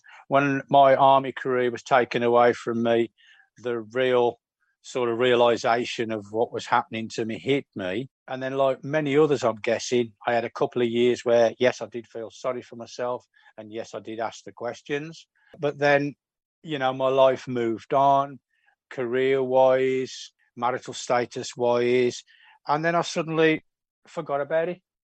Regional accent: West Bromwich, West Midlands, United Kingdom; someone noticed our accent. Where are you from? West Brom.

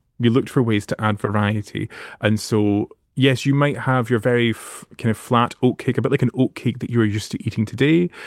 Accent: Paisley, Scotland, United Kingdom; I say buttery, but then I'm from Paisley, so I would say buttery because I have to try and pronounce every syllable or it just slurs out my mouth.

